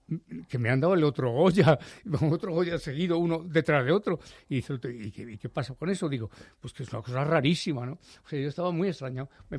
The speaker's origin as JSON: {"language": "Spanish", "town": "Valladolid", "region": "Castile and León", "country": "Spain", "tie": "born there", "said": "a Valladolid, que es la tierra donde yo nací"}